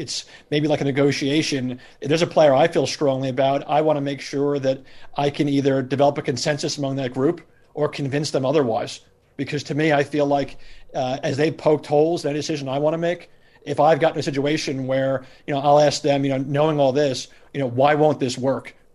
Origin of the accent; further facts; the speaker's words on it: New York, United States; I mean, I grew up in New York. My father was a junior high school basketball coach. He coached at IS 183 in the South Bronx